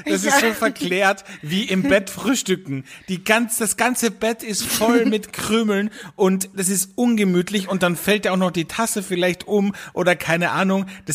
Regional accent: Velden am Wörthersee, Carinthia, Austria; ich bin ja aus Felden, also da bin ich aufgewachsen, am Wörthersee

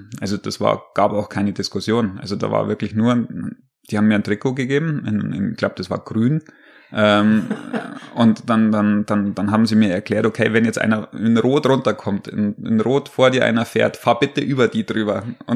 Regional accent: Bavaria, Germany; als Quereinsteiger und als Oberbayer

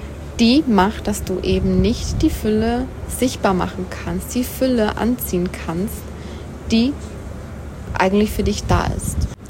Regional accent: Switzerland; So viel, wie mein Heimatland einfach hat, die Schweiz.

